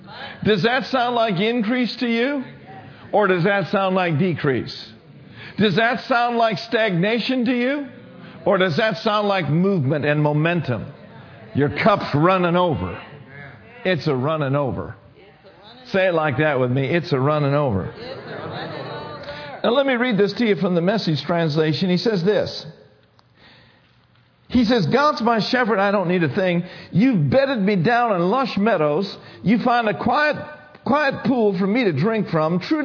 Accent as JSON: {"language": "English", "region": "Minnesota", "country": "United States", "tie": "born or raised there", "said": "You know, I grew up in Minnesota, and we drive up to Wisconsin all the time"}